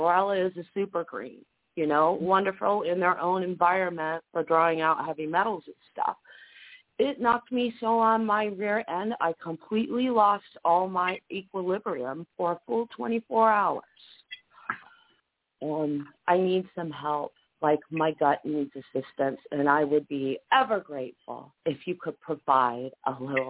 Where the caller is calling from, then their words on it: Arizona, United States; I'm calling from Arizona.